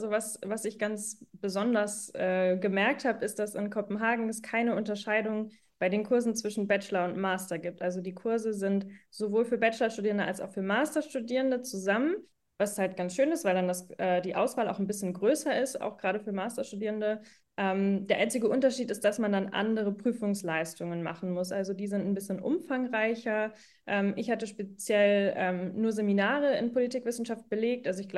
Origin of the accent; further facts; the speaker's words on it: Schleswig-Holstein, Germany; Ich komme selber aus Schleswig-Holstein, nicht direkt von der dänischen Grenze, aber genau so 2 Stunden ungefähr entfernt.